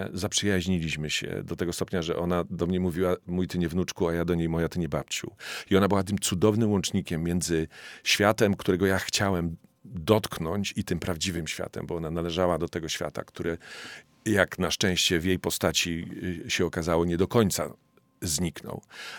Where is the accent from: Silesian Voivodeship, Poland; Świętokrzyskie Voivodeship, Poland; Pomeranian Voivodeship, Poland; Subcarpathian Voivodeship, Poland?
Silesian Voivodeship, Poland; A tak blisko urodziłem się Oświęcimia. I na pierwszym czy na drugim roku studiów, studiowałem w Krakowie